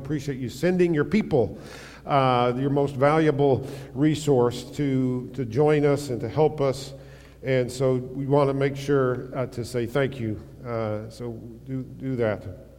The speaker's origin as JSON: {"language": "English", "region": "Tennessee", "country": "United States", "tie": "born or raised there", "said": "And I was growing up in Northeast Tennessee."}